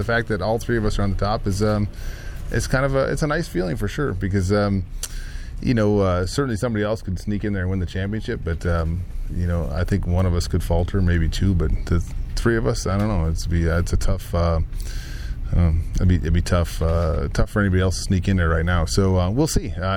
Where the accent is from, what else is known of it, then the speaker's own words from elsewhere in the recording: Minnesota, United States; and I told him I'm from Minnesota. We don't know how to wear cowboy hats.